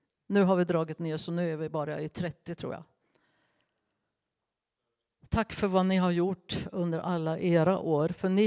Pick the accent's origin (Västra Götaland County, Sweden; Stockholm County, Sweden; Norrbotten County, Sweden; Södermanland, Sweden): Södermanland, Sweden; Nyköping; När jag var 13 år så satt jag i ett möte som det här i Nyköping där jag kommer ifrån.